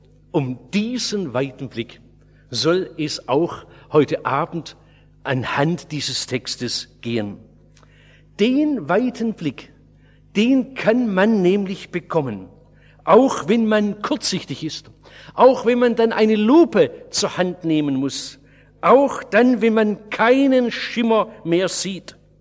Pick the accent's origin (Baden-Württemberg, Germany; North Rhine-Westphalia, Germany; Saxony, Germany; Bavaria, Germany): Baden-Württemberg, Germany; Und so als Schwabe weiß man, ab 40 ist der Rubikon überschritten.